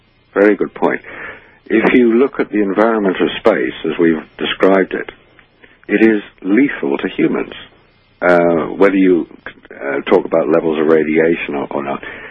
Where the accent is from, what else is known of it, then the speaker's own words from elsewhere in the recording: United Kingdom; maybe it's because I'm British